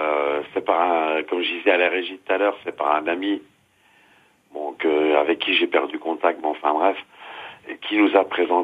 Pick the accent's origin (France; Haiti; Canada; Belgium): France; Ars-sur-Moselle, Grand Est; Moi, je suis d'Ars-sur-Moselle, hein, c'est à 10 km de Metz